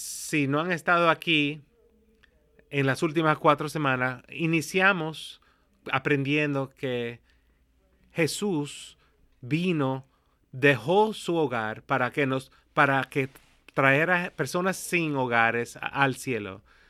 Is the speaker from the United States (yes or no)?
yes; United States; Nosotros como americanos a veces no entendemos lo que es la monarquía